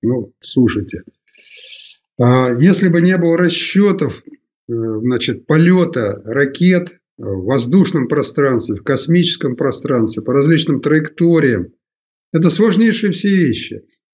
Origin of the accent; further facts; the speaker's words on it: Kaluga, Kaluga Oblast, Russia; Я родился в Калуге и с малых лет